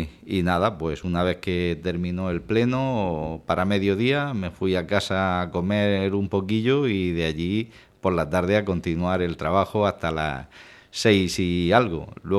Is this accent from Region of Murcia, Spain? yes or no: yes; Lorca, Region of Murcia, Spain; Desde muy pequeño he formado parte de asociaciones de vecinos de aquí de La Viña, uh-huh, del Consejero, de donde soy nacido, donde he nacido.